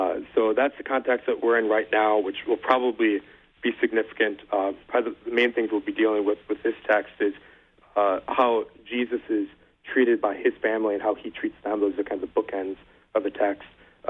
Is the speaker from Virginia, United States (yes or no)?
no; Minnesota, United States; I'm from Minnesota, so I look at this as a pretty sparsely populated Lutheran population.